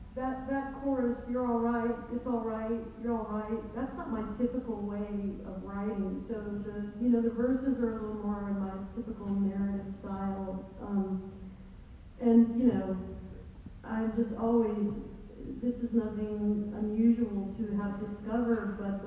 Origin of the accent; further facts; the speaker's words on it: Connecticut, United States; born there; I was born in Connecticut, but moved down